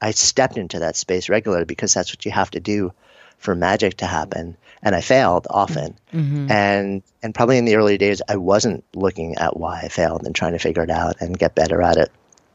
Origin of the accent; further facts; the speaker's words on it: New York, United States; But, and plus I'm a New Yorker, so.